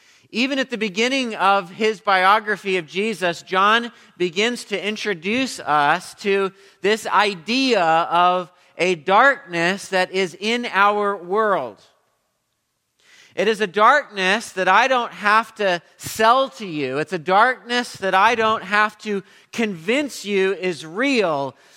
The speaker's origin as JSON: {"language": "English", "region": "Midwest", "country": "United States", "tie": "born or raised there", "said": "We grew up in the Midwest, and in the Midwest, there's a lot of cloudy days."}